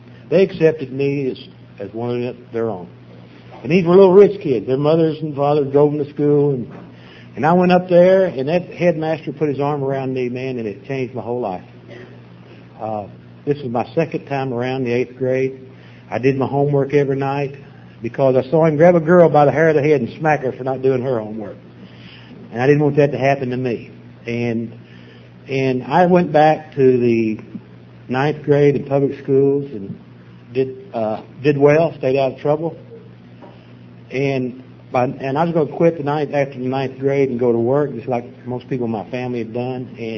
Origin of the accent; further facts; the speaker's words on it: Knoxville, Tennessee, United States; Well, I grew up in Knoxville, Tennessee. I was the youngest of 14 kids, and I grew up in a four-room house.